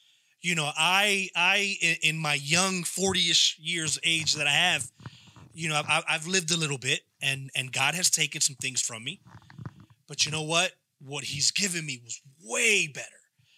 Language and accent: English; Philadelphia, Pennsylvania, United States; I wanted to play for the Phillies. I'm from Philadelphia.